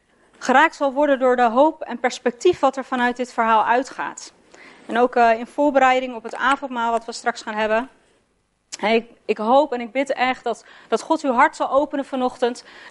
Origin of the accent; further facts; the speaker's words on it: Haarlem, North Holland, Netherlands; Dus dat is ik kom uit Haarlem, dus dat is tussen Haarlem en Vlaardingen.